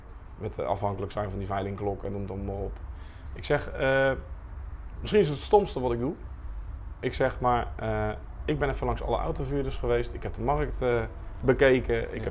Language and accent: Dutch; South Holland, Netherlands; Want ik kwam met de tuinbouw als Westlander.